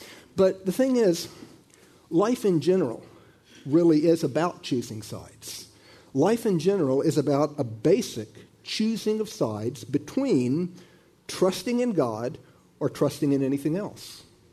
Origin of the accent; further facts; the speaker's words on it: Florida, United States; I mean, I grew up in Florida, and I can remember as a boy, everything we did in the neighborhood involved choosing sides.